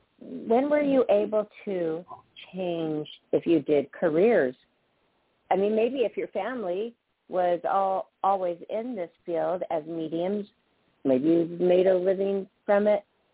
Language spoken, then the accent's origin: English; Seattle, Washington, United States; Like, I'm from Seattle, Washington. We study totem poles.